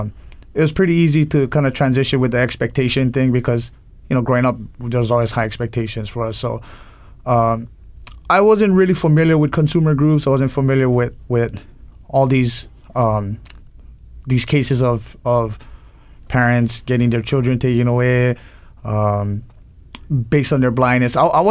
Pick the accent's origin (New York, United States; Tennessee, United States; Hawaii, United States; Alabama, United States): Hawaii, United States; Well, I grew up on the Big Island. I'm the second child of six.